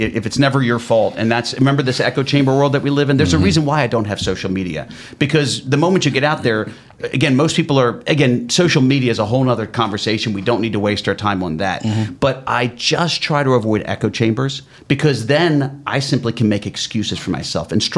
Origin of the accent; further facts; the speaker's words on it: New Jersey, United States; And I grew up in South Jersey.